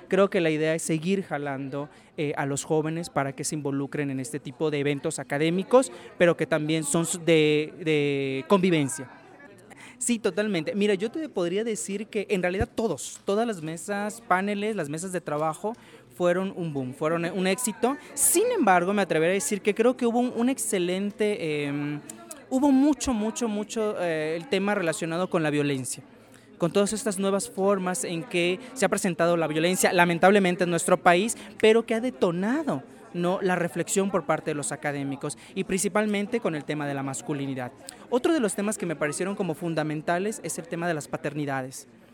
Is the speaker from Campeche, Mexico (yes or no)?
yes; Campeche, Mexico; soy doctor en antropología social por el Colegio de Michoacán, soy originario de Campeche, Campeche